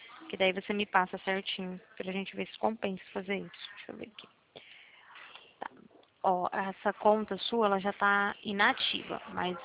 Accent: Araçatuba, São Paulo, Brazil; Sou de Araçatuba

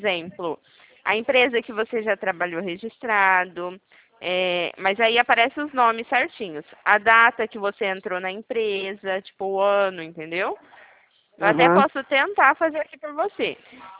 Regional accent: Presidente Prudente, São Paulo, Brazil; sou de Presidente Prudente, interior de São Paulo.

